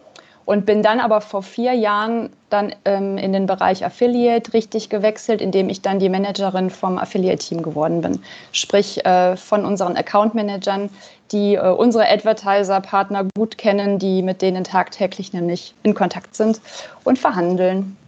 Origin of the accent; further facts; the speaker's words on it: Cologne, North Rhine-Westphalia, Germany; Ich komme ursprünglich aus Köln, habe dann studiert am schönen Bodensee und da auch meinen ersten Job gehabt.